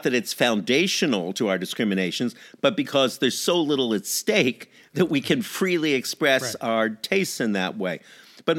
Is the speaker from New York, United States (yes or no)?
yes; New York, United States; I am a New Yorker, as you know, and therefore whenever I am in Chicago, I find what they call pizza to be this bizarre concoction of lukewarm tomato sauce and day-old bread.